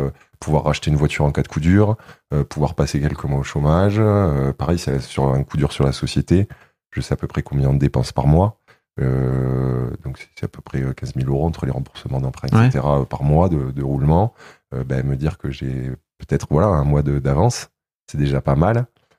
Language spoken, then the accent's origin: French; Hauts-de-France, France; puisque je suis originaire de la Somme.